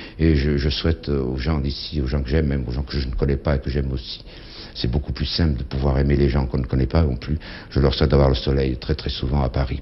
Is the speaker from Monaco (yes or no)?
yes; Monaco; je suis certainement d'origine italienne, puisque à Monaco, je suis monégasque, et autrefois ça, c'était génois tout ça, et mes grands-parents étaient italiens, sauf ma grand-mère maternelle, et pas paternelle.